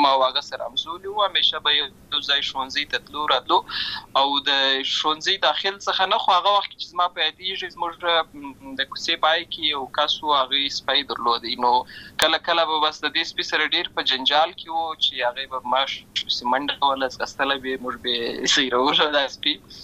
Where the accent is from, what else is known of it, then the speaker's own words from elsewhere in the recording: Lashkar Gah, Helmand, Afghanistan; also born or lived in Uruzgan; زه په اصل کې د اروزګان ولایت یم، اما زه په هلمند ولایت لشکرګاه کې پیدا شوی یم، اما د لوی سوی یم، عملته مې ښوونځی لسته ده، عملته مې ټول ژوند مې له هماغه ځای څخه پیل شوی دی، خو په اصل کې زه د اروزګان ولایت څخه.